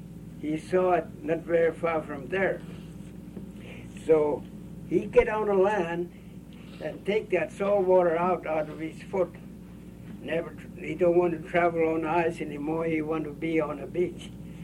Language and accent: English; Kivalina, Alaska, United States; In wintertime, when we hunt in the land where I was raised in Kivalina, we use mukluks like she had, fur bottom, skin bottom, and legs.